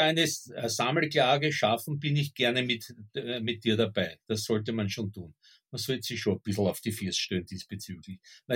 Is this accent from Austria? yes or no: yes; Burgenland, Austria; Also ich finde, ich kann mich als Kind noch erinnern an so Dorfgendarmen im Südburgenland.